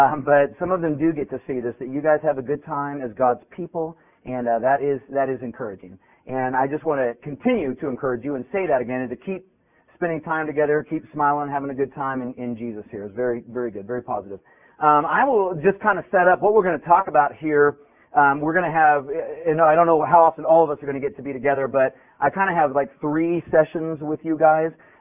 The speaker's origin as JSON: {"language": "English", "town": "Grass Valley", "region": "California", "country": "United States", "said": "I'm from Grass Valley, California, which is about an hour out of Sacramento"}